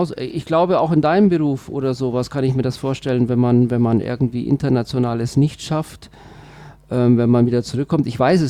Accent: Switzerland; now in Germany; Also ich bin ja Schweizer, also wenn ich das mal so sagen darf, aber nur Zugereister.

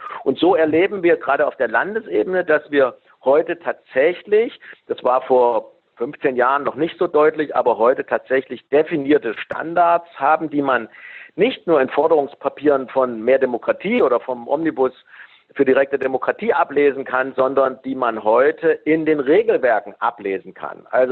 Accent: Thuringia, Germany; Stimmt, ich bin Thüringer.

